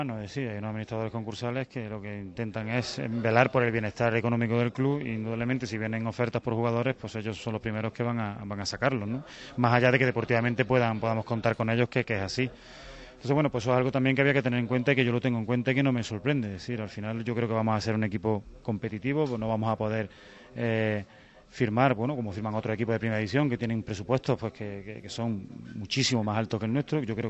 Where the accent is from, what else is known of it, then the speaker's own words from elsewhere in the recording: Córdoba, Andalusia, Spain; Córdoba es mi tierra y he estado muy a gusto trabajando este año allí